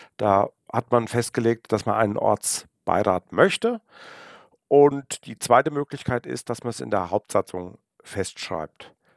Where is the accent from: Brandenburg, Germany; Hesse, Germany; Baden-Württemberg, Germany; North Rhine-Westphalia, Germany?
Hesse, Germany; Allendorf; also born or lived in Giessen; Ich bin 1964 in Gießen geboren. Wohne aber schon immer in Allendorf und meine Familie, meine ganzen Vorfahren kommen hier irgendwie aus dem Ort. Also ich gehöre jetzt zu den Urgewächsen.